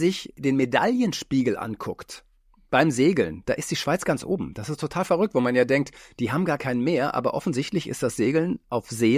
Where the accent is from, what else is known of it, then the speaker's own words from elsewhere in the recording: Kiel, Schleswig-Holstein, Germany; Sage ich als Kieler Jung.